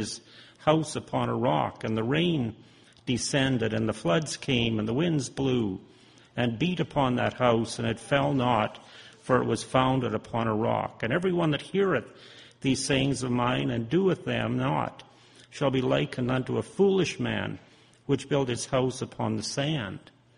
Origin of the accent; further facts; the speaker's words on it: Regina, Saskatchewan, Canada; from Regina, Saskatchewan.